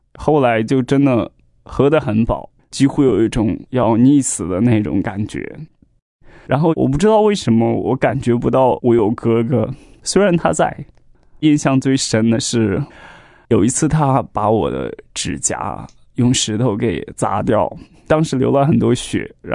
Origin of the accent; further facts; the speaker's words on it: Henan, China; born there; 我出生在大陆河南省一个很偏远的小山村，父母一辈子就没有出过农村，他们在那个地方耕种劳作。